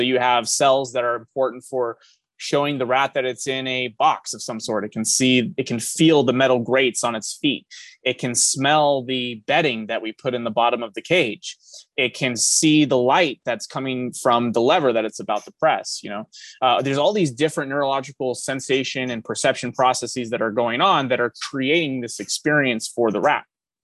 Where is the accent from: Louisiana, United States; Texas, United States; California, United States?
California, United States; I'm from California, so I was visiting some family for a couple of days.